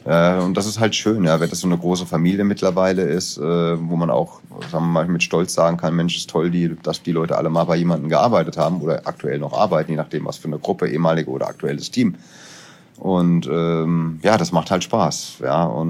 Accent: Hesse, Germany; weil die Frankfurter grüne Soße eben auch so ein bisschen so eine Reminiscence an meine Heimatregion ist. Aus dem Hessischen

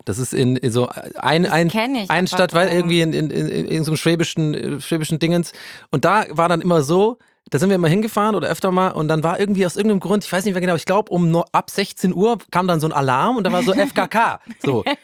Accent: Ireland; ich bin Ire und ich bin einfach anders erzogen.

